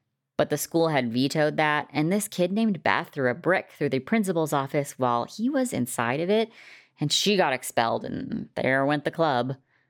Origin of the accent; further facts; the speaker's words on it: Oregon, United States; Not pretty, but growing up in Oregon, you kind of get used to them.